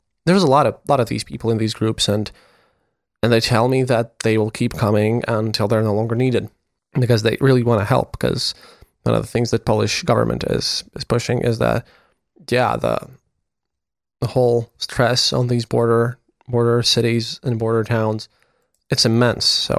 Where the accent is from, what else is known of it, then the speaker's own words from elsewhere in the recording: Latvia; English is a second language; after I told them that I'm a journalist from Latvia, I was given a free beer next to my coffee.